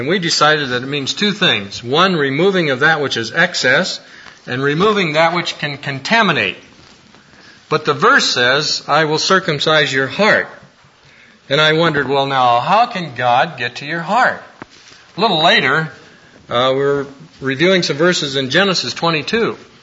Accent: Illinois, United States; Nancy's from Pittsburgh, I'm from Illinois.

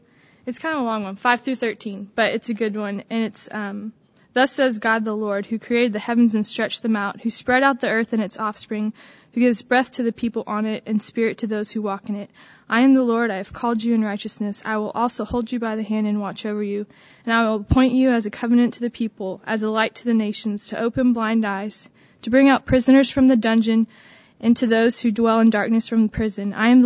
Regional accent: Houston, Texas, United States; I go to OU. I'm from Houston

